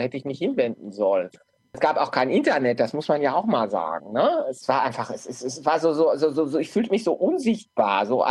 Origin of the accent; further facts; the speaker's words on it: Oeventrop, North Rhine-Westphalia, Germany; Ja, weil es so meine Heimat ist. Öventrop ist meine Heimat.